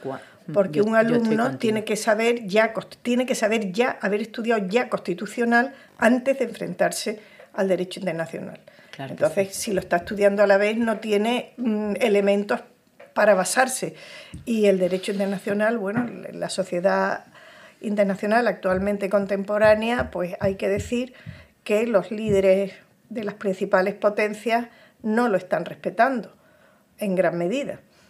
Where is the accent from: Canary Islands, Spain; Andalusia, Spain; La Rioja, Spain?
Andalusia, Spain; Seville; me ofrecieron venirme a Sevilla, que yo soy sevillana, a una universidad nueva que empezaba